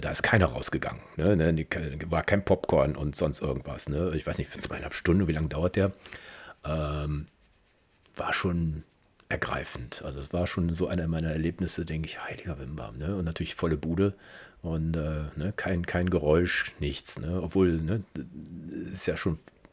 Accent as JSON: {"language": "German", "town": "Kempen", "region": "North Rhine-Westphalia", "country": "Germany", "said": "Ich meine, ich komme ja aus Kempen, ne?"}